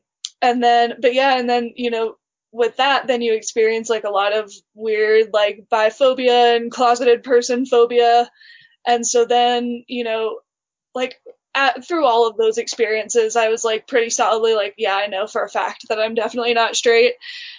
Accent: the South, United States; And I think like growing up in the South, it was a lot harder to like rid myself of those like negative connotations of it

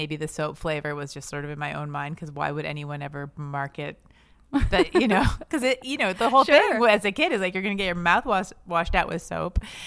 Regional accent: French Canada, Canada; But I know I'm from the French part of Canada, which is why I'm hot.

